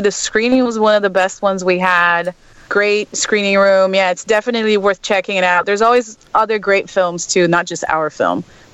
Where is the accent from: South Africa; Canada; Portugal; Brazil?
Brazil; now in Los Angeles, United States; I grew up in Brazil and then moved to LA.